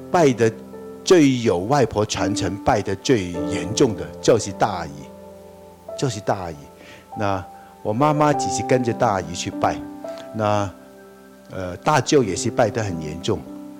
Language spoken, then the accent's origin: Chinese; Hong Kong; born there; also born or lived in Taiwan; 我是一个中国人，我不是用政治观念说的，我是用文化观念来说。那我出生在香港，我受教育的地方是在台湾